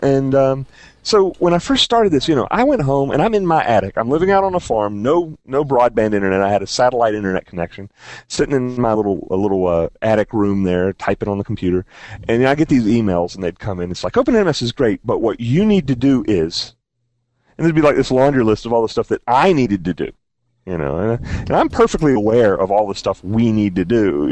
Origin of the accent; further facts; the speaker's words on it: North Carolina, United States; I'm Southern. I'm from North Carolina.